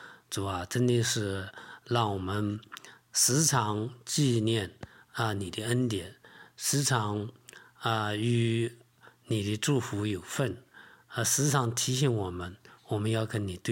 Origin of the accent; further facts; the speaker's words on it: China; 你像我们中国人常常说的叫什么人定胜天